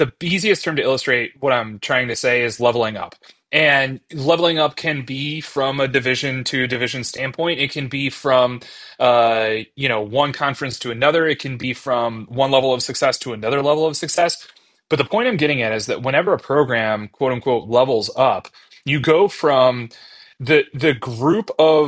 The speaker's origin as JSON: {"language": "English", "town": "Cleveland", "region": "Ohio", "country": "United States", "said": "I'm from Cleveland, Ohio, and there was just something about it that felt like home."}